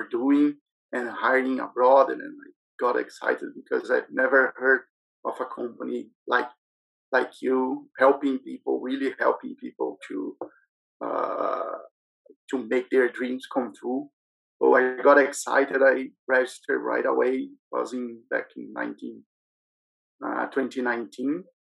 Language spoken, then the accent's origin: English; Brazil; I'm from Brazil.